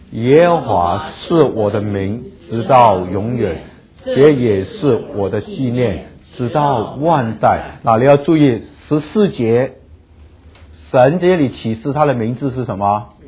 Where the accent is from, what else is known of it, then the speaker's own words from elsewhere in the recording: China; 我们中国人学希伯来文写很容易，因为我们很会写象形文字啊。